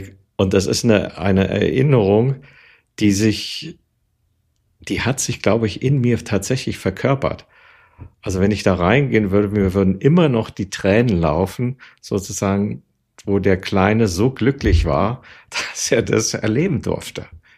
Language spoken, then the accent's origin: German; Berlin, Germany; Ich bin im sozialen Wohnungsbau aufgewachsen. Ich bin ja 1958 im Oktober geboren und in den 60er Jahren dann in Berlin aufgewachsen.